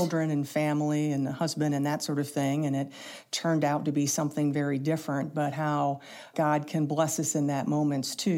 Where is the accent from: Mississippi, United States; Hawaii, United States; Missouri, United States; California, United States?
Missouri, United States; St. Louis; Since I grew up here in St. Louis